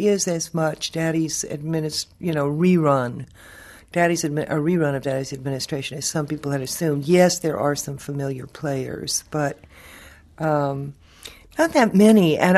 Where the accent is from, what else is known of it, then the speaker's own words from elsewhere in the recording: Texas, United States; Now, you have to understand that I was born and raised in East Texas amongst foot washing Baptists. They are my friends, my neighbors, and my kinfolk